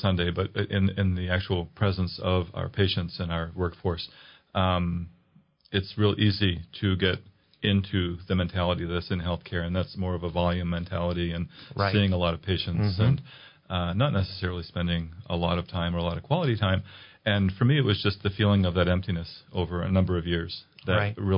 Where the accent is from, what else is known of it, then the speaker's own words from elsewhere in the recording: Maine, United States; I grew up in Maine, cradle Catholic, large Catholic Canadian family, or French Canadian family.